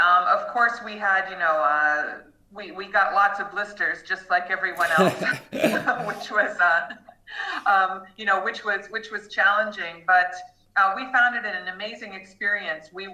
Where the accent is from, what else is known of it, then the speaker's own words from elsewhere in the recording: United States; now in London, United Kingdom; I'm a professor of marketing at Royal Holloway University of London, and I am originally American, and I've been living in London for almost 5 years.